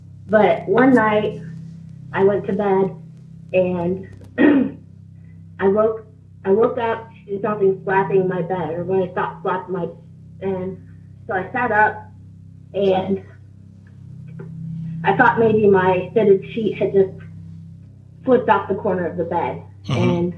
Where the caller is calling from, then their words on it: Ohio, United States; from Ohio.